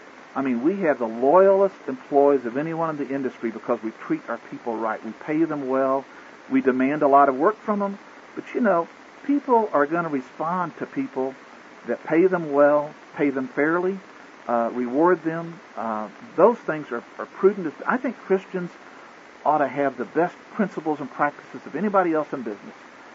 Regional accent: Oklahoma, United States; and yet I'm from Oklahoma where the population is less than 10% black.

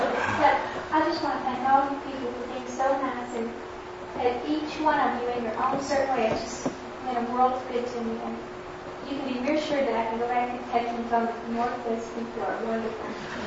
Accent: Indiana, United States; I'm from Indiana, and I'm not sure whether we're supposed to be here or not.

